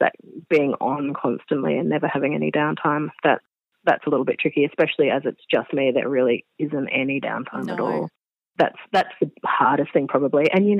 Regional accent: Byron Bay, New South Wales, Australia; Yeah, look, I'm from Byron Bay and up around that area.

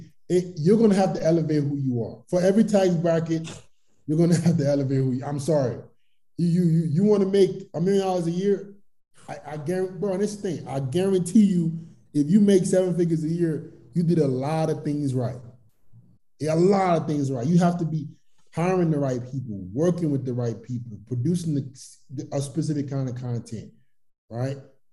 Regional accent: Nigeria; born there; But I was born in Nigeria. I came from a third world country.

